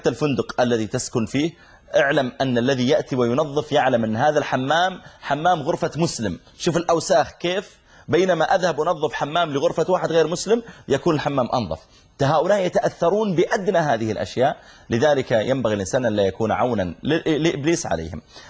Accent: Saudi Arabia; قلت أنا من from Saudi Arabia.

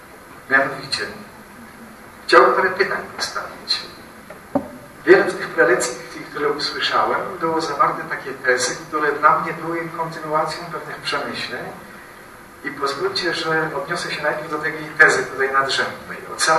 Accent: Gliwice, Silesian Voivodeship, Poland; now in Bonn, Germany; ja sam pochodzę z emigracyjnej rodziny. Rodzice są we Francji urodzeni. Ja wychowałem się w Polsce, w tej chwili mieszkam w Bonn od większą część mojego życia. A w domu w Gliwicach miałem naprzeciwko hotel robotniczy

